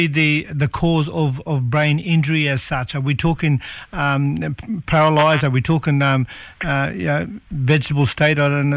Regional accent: Queensland, Australia; Look, I'm probably using the example of rugby league being a Queenslander

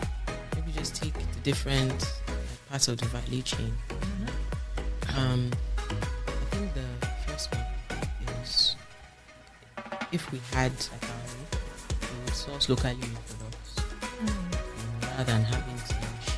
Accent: Nigeria; So, you know, I wish as a Nigerian that I could, I had, you know, I had local sources of quality products, you know, to sell.

